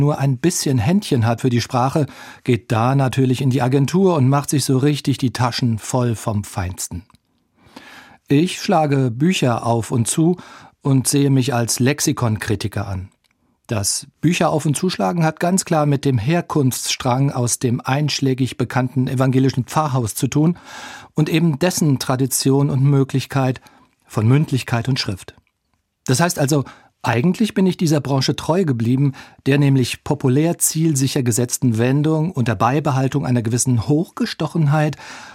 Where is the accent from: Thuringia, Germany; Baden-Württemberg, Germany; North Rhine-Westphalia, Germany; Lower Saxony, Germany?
North Rhine-Westphalia, Germany; Düsseldorf; Dass ich Gedichte schreibe, habe ich trotz meiner Heimatstadt Düsseldorf geschafft